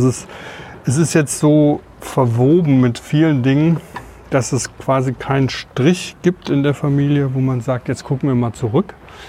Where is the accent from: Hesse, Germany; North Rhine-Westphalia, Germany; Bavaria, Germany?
Hesse, Germany; DDR-Gebiet, DDR nach Westen, Richtung Ruhrpott, von dort dann nach Südhessen, dass das alles so Bewegungen waren, die ich nicht anders kannte. Also es gab halt kein Zuhause. Ich habe halt nie diesen Akzent gesprochen